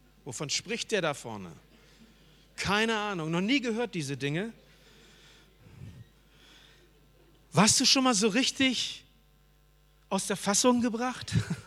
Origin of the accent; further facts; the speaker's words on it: North Rhine-Westphalia, Germany; Ich komme aus dem Ruhrpott. Wenn du da lebst, kannst du nur BVB-Fan oder Schalke-Fan sein. Aber ich lebe da nicht mehr.